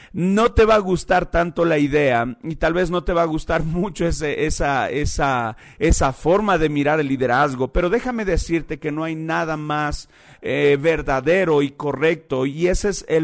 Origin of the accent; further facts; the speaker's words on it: Ecuador; soy muy latino, muy ecuatoriano, y mis raíces son de raíces indígenas